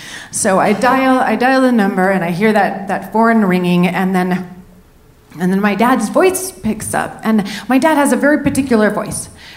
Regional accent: San Francisco, California, United States; And I grew up in San Francisco with my mother.

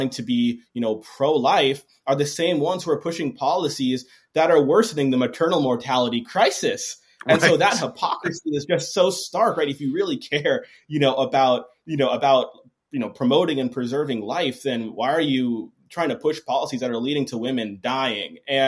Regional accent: Georgia, United States; I'm from Georgia myself, and I firmly believe that the Democrats cannot sleep on the South, right?

